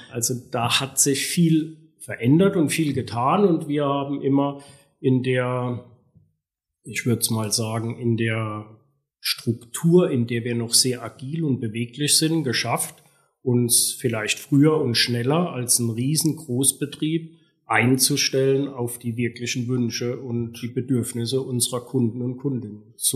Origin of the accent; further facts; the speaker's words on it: Baden-Württemberg, Germany; In meiner Jugend, in meiner Kindheit gab es im Stadtteil Neuenheim, ich weiß es, also bestimmt 10 Bäcker.